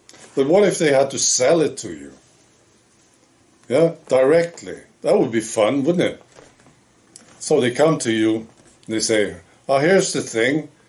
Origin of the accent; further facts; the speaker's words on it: Sweden; And he heard that I was from Sweden.